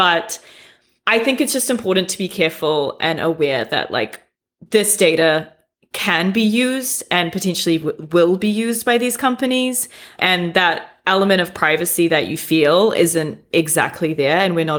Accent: New Zealand; I'm from New Zealand, so I call my mom and I FaceTime my family.

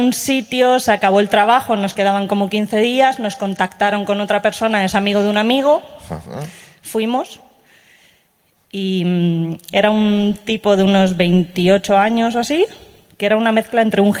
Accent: Madrid, Community of Madrid, Spain; now in Basque Country, Spain; Soy de Vallecas.

